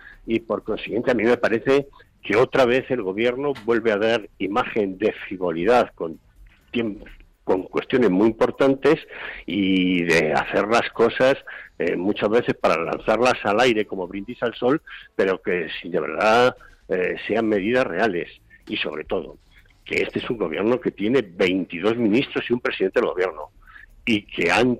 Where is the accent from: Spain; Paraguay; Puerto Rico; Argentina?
Spain